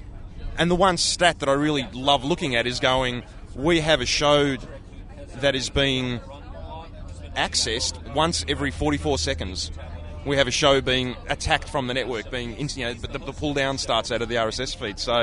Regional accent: Australia; Oh, we're from Australia.

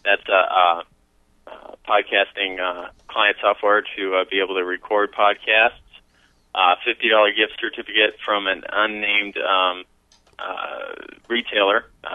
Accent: Los Angeles, California, United States; now in Northern California, United States; I'm originally from Los Angeles, and I missed it so much up here in Northern California.

